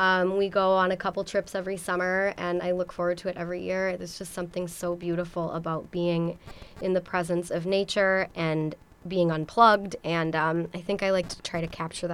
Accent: Minneapolis, Minnesota, United States; I grew up in the Twin Cities, I grew up in Minneapolis, but I've got family that lives in Duluth

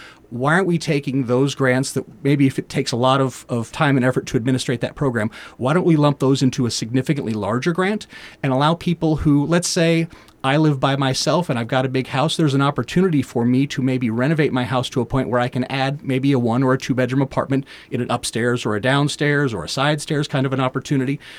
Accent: Kansas City, Missouri, United States; born there; My background, I was born in Kansas City, Missouri.

